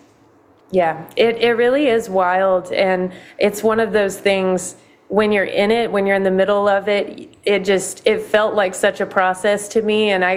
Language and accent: English; Texas, United States; now in Nashville, United States; So I'm originally from Texas. Just born and raised there. And I moved out to Nashville in 2020.